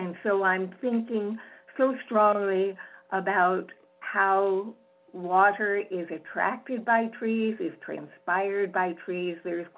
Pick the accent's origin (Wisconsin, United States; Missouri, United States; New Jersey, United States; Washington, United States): Washington, United States; Edmonds; from Edmonds